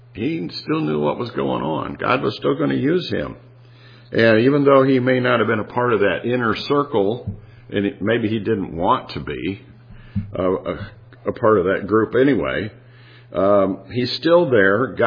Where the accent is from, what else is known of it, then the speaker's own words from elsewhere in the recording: Iowa, United States; now in Wisconsin, United States; Well, I'm from Iowa. Well, yeah, but I've lived in Wisconsin longer than I ever lived in Iowa, you know.